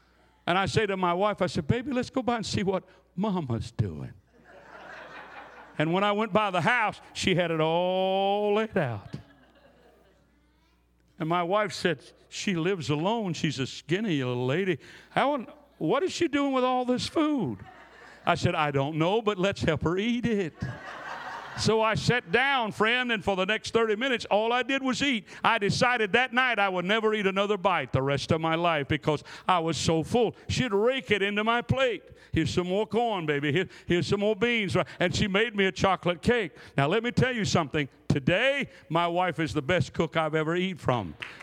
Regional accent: Rome, Georgia, United States; I'm from Rome, Georgia.

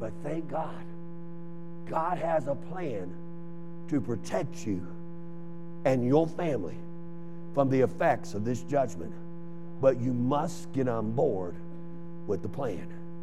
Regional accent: Chicago, Illinois, United States; growing up in Chicago

